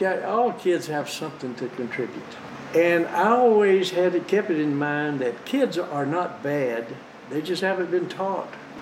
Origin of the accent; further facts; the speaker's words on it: Blackie, United States; I was raised in Blackie, and I started out at Lee's College in the fall of 1959.